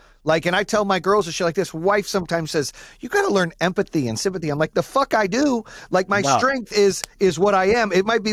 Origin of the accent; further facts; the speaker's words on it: Phoenix, Arizona, United States; I grew up in Phoenix, so I love Chuck Taylors, too.